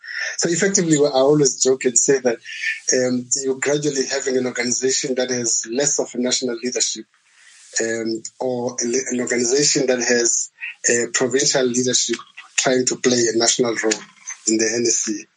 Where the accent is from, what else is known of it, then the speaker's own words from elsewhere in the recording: Eastern Cape, South Africa; I mean, I come from the Eastern Cape